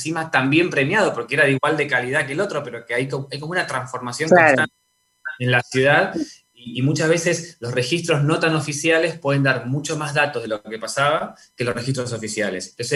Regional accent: Argentina; nosotros hemos entrado como sociedad argentina en general tarde a los procesos más intelectuales sobre la valoración del patrimonio

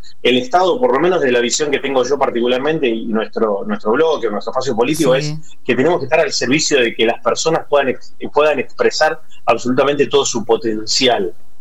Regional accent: Argentina; Soy futbolero como cualquier argentino, y más cuando es un año del mundial y a 40 días del mundial.

